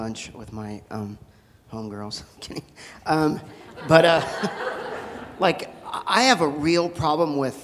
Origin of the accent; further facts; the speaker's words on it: San Diego, California, United States; I'm from San Diego, and I'm sure that's probably the same